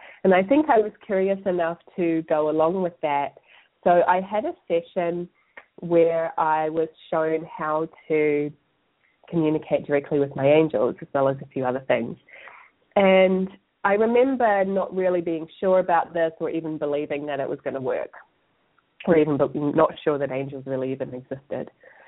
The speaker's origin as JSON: {"language": "English", "town": "Christchurch", "region": "Canterbury", "country": "New Zealand", "tie": "born or raised there", "said": "I grew up in Christchurch, New Zealand."}